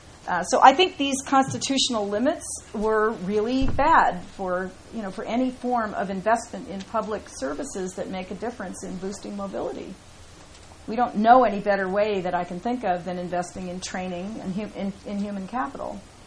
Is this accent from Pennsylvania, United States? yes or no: no; Palo Alto, California, United States; I grew up here. I was born in Palo Alto, and when I grew up here in the 1950s, California ranked close to the top in expenditures on education